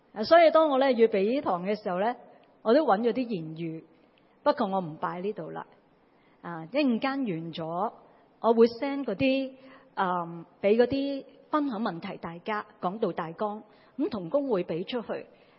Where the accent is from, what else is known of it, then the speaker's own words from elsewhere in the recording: Hong Kong; 作为香港人。在疫情逆境里面